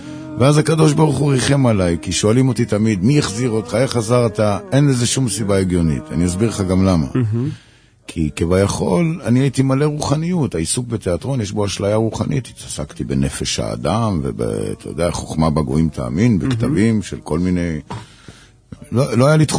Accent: Bnei Brak, Tel Aviv District, Israel; also born or lived in Mikveh Israel / Paris; בבני ברק נולדתי במקווה ישראל, אחרי זה הייתי בפריז, ההורים שלי היו בשליחות, אבל בגיל 4.5 הגעתי לסמטת שדל בבני ברק.

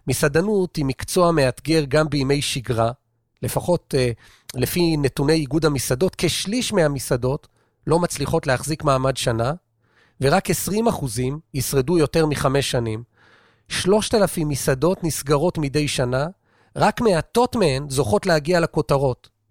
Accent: Tel Aviv, Tel Aviv District, Israel; אני תל אביבית דור שלישי, גם מצד האבא וגם מצד האמא

